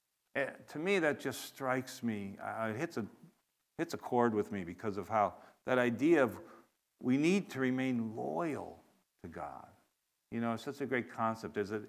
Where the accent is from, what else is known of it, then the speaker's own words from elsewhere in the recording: Cleveland, Ohio, United States; now in Syracuse, United States; for me, I'm from Cleveland. They've never won a Super Bowl. So, unfortunately, I haven't remained that loyal to the Cleveland Browns. Living in Syracuse, I've sort of switched my loyalty to the Buffalo Bills